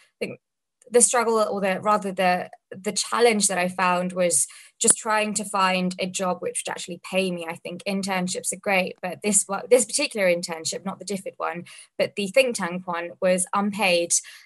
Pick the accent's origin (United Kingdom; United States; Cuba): United Kingdom; Harrow, London; born and bred in Harrow, went to school here. So went to a comprehensive school, and then I went to a grammar school for my A-levels in Watford.